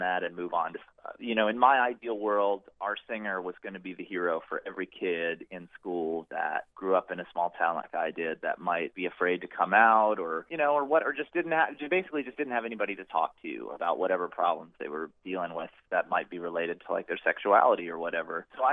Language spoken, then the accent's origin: English; New Albany, Ohio, United States; The town that I grew up in Ohio is called New Albany, which is near Ohio State, about a half an hour away.